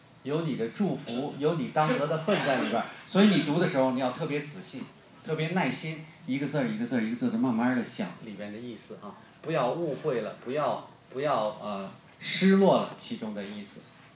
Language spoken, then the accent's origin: Chinese; Beijing, China; 我是北京人，我们小时候没有什么电子游戏啊，